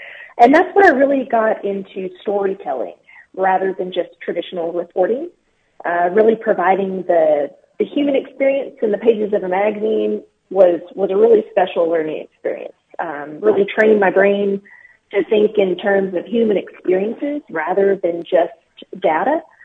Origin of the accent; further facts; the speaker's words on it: Afton, Texas, United States; I grew up in Dickens County. So I grew up in a farming community is what they call it on the actual map, called Afton, Texas.